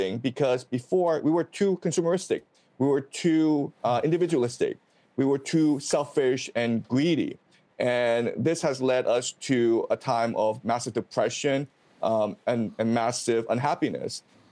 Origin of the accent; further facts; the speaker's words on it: Canada; as a Canadian who follows Canadian politics